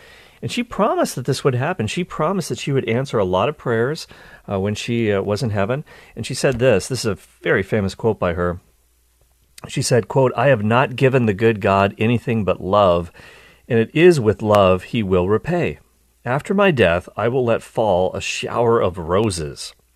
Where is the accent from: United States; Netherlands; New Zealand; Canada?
Canada; because I'm Canadian. I had to study French a little bit in school.